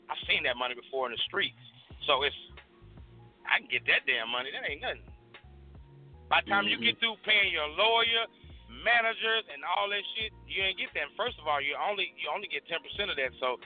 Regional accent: Halls, Tennessee, United States; I'm not from fucking Memphis. I'm from Lauderdale County. I'm from Halls. My whole ordeal coming in this game was a shed light on my city.

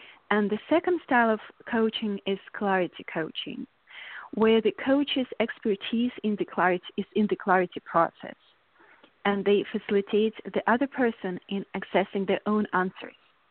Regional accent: Saint Petersburg, Russia; English is a second language; moved away as an adult; now in United States; I'm originally from Russia, St. Petersburg

